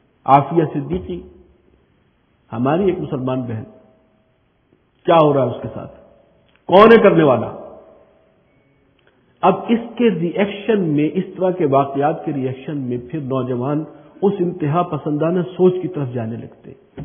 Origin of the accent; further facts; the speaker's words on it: Khyber Pakhtunkhwa, Pakistan; ہمارے یہاں وزیرستان میں یہ سوچ کہاں سے آئی، اب میں اس کی طرف جا رہا ہوں.